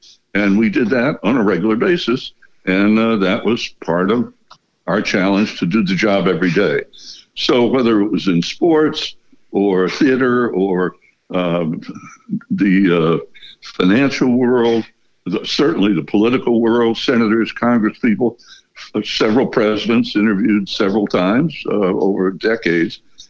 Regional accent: United States; as a kid born and raised in the United States, I'd never been behind the Iron Curtain at that point

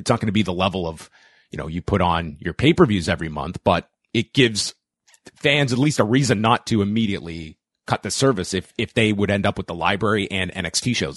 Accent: Canada; I mean, again, I'm a Canadian consumer, so I don't have access to ESPN Plus

